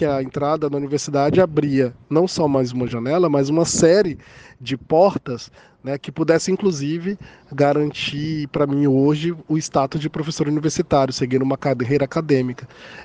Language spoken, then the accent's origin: Portuguese; Bahia, Brazil; sou natural da Bahia, hoje eu tenho 39 anos.